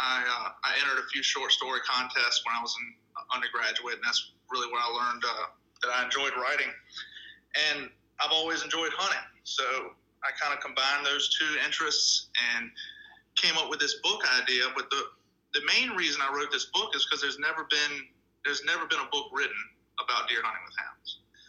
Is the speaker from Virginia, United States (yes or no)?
yes; Virginia, United States; Yeah, I'm from Southeast Virginia.